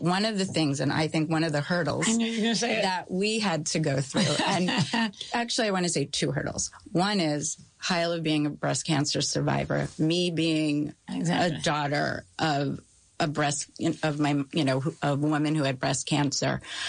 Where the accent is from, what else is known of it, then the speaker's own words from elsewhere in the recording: Queens, New York, United States; now in New Jersey, United States; I'm not from here either. I'm from Queens, from Forest Hills.